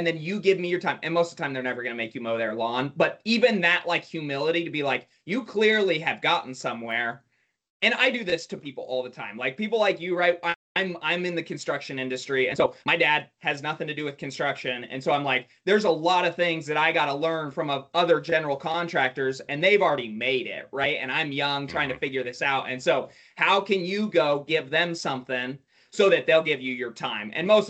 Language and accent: English; Idaho, United States; I born and raised in Idaho. So my parents moved here, and their vision for moving to Idaho